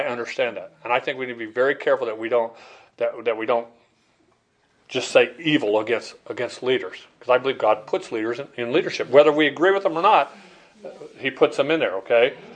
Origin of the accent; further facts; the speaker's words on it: Chandler, Arizona, United States; I remember growing up in Chandler, and that was, you know, in the 60s